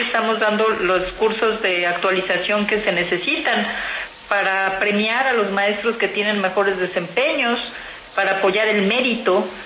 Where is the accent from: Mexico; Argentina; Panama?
Mexico; porque yo soy mexicana, nosotros estábamos también siempre a la cola.